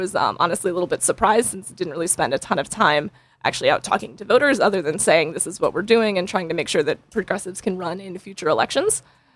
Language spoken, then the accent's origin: English; Ledyard, Connecticut, United States; I'm from Ledyard, Connecticut.